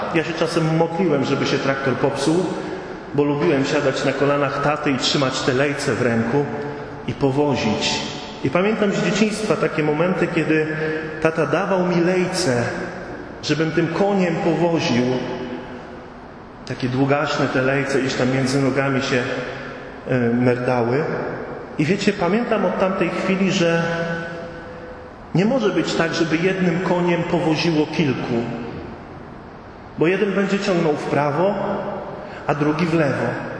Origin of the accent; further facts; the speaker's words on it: Pomeranian Voivodeship, Poland; Ja pochodzę z takiej małej wioski na Pomorzu. Bardzo się lubię tym chwalić. Taka wioska, no nieduża. Rodzice mieli gospodarstwo rolne.